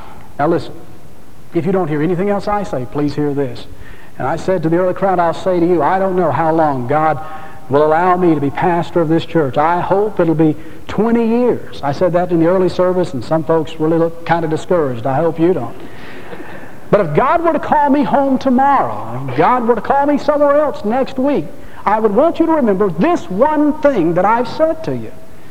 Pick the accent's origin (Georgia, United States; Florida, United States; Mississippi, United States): Georgia, United States; Atlanta; born there; But I was born in Georgia Baptist Hospital down in Atlanta.